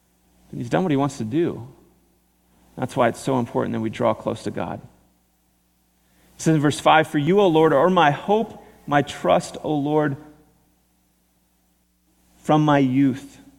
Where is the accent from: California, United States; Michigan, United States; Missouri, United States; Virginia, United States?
Missouri, United States; This is what would happen in the Midwest. Growing up in Missouri, we had tornadoes.